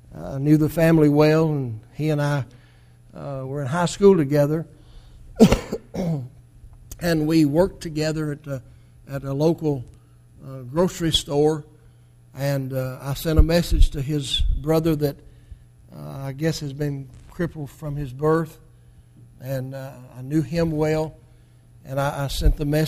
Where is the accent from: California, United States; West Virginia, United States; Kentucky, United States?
Kentucky, United States; Marion; I came from Crittenden County, Marion, about 50 miles from here. That's where I came from.